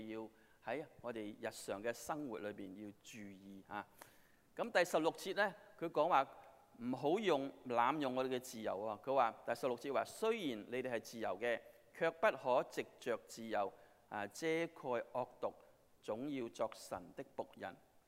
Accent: Hong Kong; now in United States; 我来了美国很久，那时我在香港长大，1960年代的时候

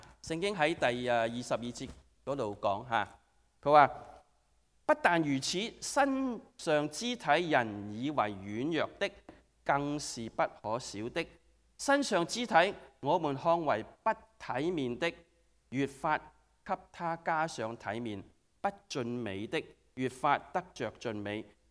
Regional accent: Guangdong, China; 我哋廣東人有時講嘢咧係比較點講啊？直接啲同埋好苛刻啲啊

